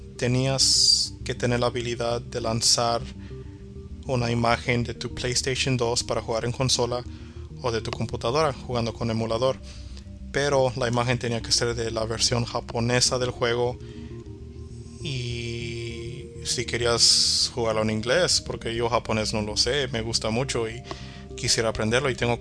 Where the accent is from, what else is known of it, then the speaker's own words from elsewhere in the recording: Mexico; Sí, soy mexicano y etcétera, bla, bla, bla.